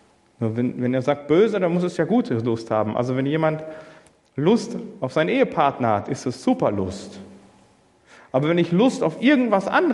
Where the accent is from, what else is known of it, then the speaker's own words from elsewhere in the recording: Germany; So ein Empfinden haben wir als Deutsche.